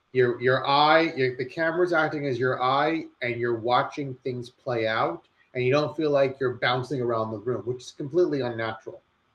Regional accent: New York City, New York, United States; it takes place on the Upper East Side, which is where I grew up in New York City.

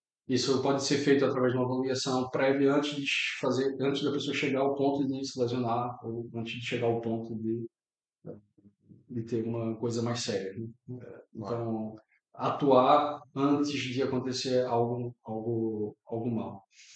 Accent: Brazil; now in Portugal; sou brasileiro, mas minha formação foi toda feita aqui em Portugal.

